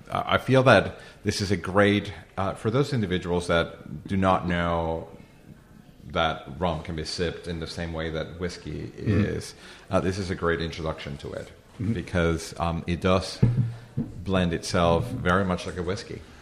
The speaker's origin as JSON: {"language": "English", "country": "Venezuela", "said": "I come from Venezuela, and part of the history of our country"}